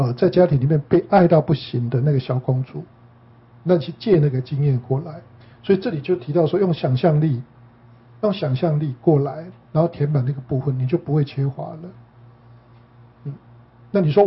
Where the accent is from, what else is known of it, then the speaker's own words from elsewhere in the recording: Taiwan; 可是我刚从台湾来的时候